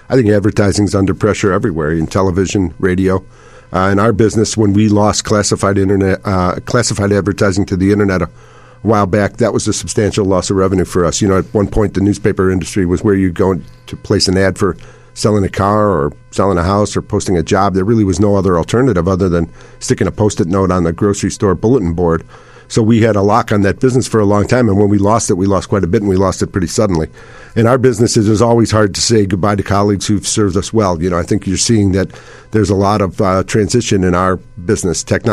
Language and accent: English; Chicago, Illinois, United States; When I grew up in Chicago, there were four daily newspapers and maybe five television stations.